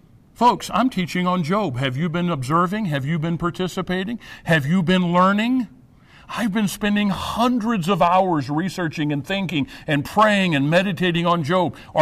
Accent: St. Louis, Missouri, United States; now in Chicago, United States; I'm from St. Louis. I'm a St. Louis boy. I pastored in St. Louis for 8 years.

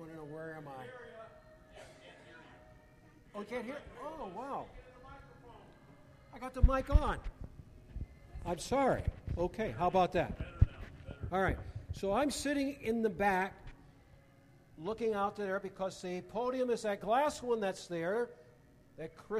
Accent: United States; well, I'm from America and they're trying to make things as comfortable as possible because they know I'm from the U.S. and obviously not accustomed to living in the rough.

